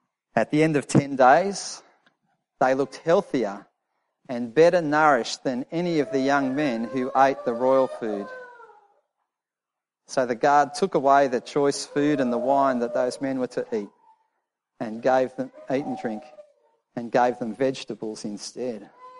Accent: Australia; I love being Australian. I love living here. I love being part of the country, contributing.

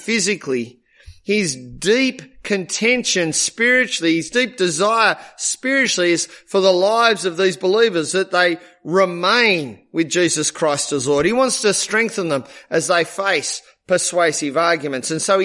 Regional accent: Australia; I'm a father, therefore I. And I'm an Australian, therefore I.

